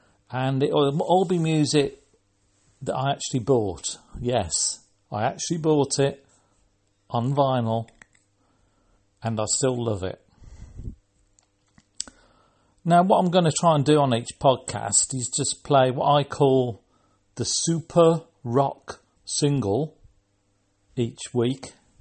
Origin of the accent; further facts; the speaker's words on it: Solihull, West Midlands, United Kingdom; born there; I was born in 1962 in Solihull near Birmingham.